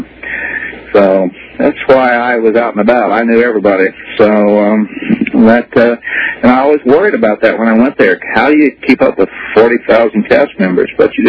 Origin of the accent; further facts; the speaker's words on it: Oklahoma, United States; And I grew up in Oklahoma. It's kind of everybody's pretty authentic down there, and I just have a style.